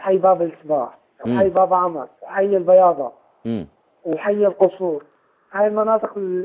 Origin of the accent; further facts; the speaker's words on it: Homs, Homs Governorate, Syria; هاي أول مرة بتصير عندنا بحمص.